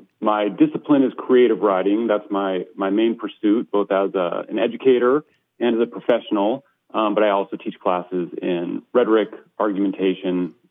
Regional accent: Sisters, Oregon, United States; also born or lived in San Luis Obispo, California; Well, I spent the first 10 years of my life in San Luis Obispo, California, and at that point, my family moved up to Sisters, Oregon, where I finished out my high school education.

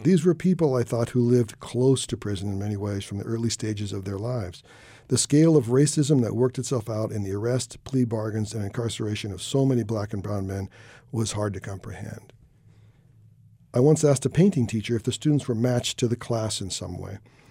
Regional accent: California, United States; Here we are from Northern California. We love the nature, outdoors, all these activities.

